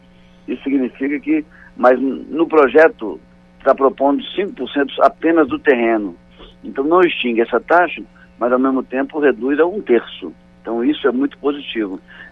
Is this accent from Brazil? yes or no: yes; Vitória, Espírito Santo, Brazil; eu sou da capital do Espírito Santo, que é Vitória, né, onde é um grande problema esse assunto.